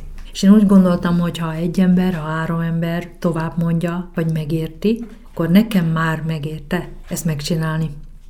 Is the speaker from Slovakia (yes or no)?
yes; Slovakia; csak azért, mert felvidéki vagyok, és nem Poprádról vagy Kassáról jelentkez, a szülőfalumból